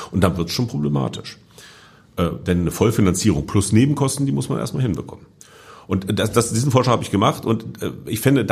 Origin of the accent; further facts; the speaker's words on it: Hanover, Lower Saxony, Germany; in Hannover, wo ich herkomme